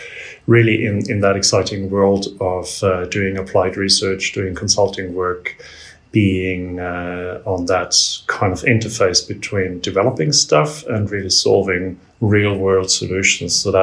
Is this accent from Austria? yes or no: yes; Austria; also born or lived in Germany; now in Norway; I am in Norway, but I am originally from Austria. Excellent. I was born and grew up in Austria, and then I spent quite some time in Germany, and now I've been in Norway for about 15 years or so.